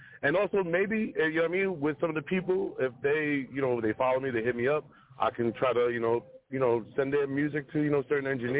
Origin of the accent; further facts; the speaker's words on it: Bronx, New York, United States; now in Massachusetts, United States; I'm just over here representing from Massachusetts. I'm originally from the Bronx